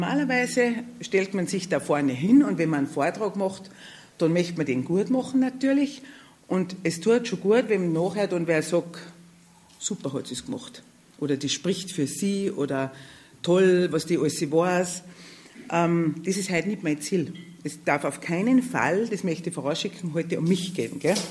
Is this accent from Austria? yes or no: yes; Salzburg, Austria; ich komme ja aus dem Pongau